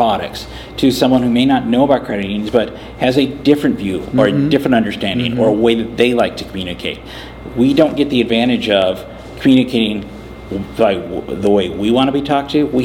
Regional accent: United States; But we live in different communities. I come from North and South Dakota.

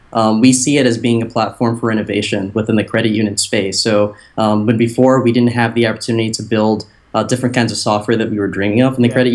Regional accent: Michigan, United States; in 2010, I actually saw an opportunity in my hometown in Michigan to work with a credit union.

